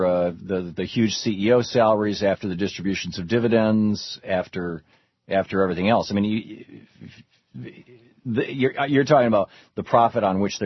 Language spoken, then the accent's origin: English; Lansing, Michigan, United States; also born or lived in Grand Rapids; I was born in a hospital in Grand Rapids, Michigan, that was owned by the county. When I grew up in Lansing, I usually went to Ingham Medical, which was the county hospital there.